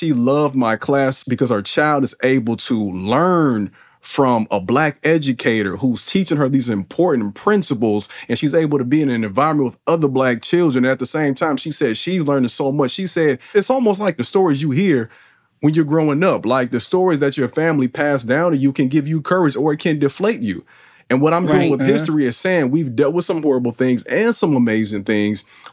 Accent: Jamaica; also born or lived in United States; learning about the history of America, especially with being Jamaican and American myself.

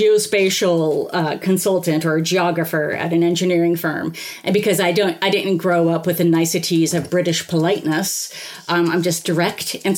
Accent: United States; they're going to burn me because I'm an American, not because I'm a witch.

